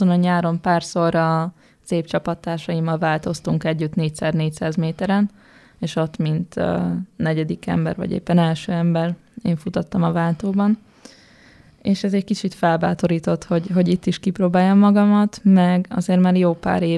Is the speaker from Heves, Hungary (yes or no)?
no; Győr, Győr-Moson-Sopron, Hungary; born there; also born or lived in Szombathely; now in Budapest, Hungary; Én Győrben születtem, utána éltem viszonylag sokat Sopronba, aztán úgymond hazaköltöztünk Szombathelyre, mert a szüleim innen származnak, és hát most pedig Budapesten lakok.